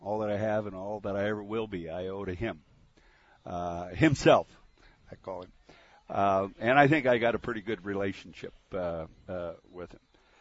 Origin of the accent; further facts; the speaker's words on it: Caldwell, Idaho, United States; all the years that I've lived in Idaho all my life. I was born in Caldwell. And I went to schools. I went to private schools and public schools in Idaho. I went to college in Boise Junior College at the time and then the College of Idaho.